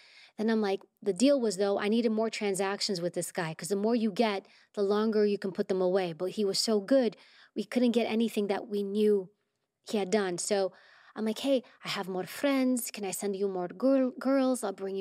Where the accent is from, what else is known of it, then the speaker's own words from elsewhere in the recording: Queens, New York, United States; my parents are immigrants. I grew up in New York and Queens.